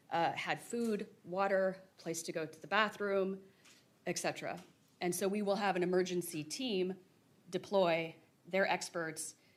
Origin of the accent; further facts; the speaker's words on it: Grinnell, Iowa, United States; even though I was born in Iowa, I grew up on a farm near Grinnell